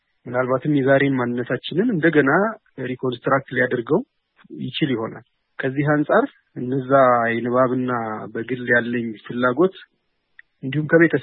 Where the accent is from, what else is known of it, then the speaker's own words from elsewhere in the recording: Dessie, Amhara, Ethiopia; born there; የተወለድኩት በደሴ ከተማ ነው።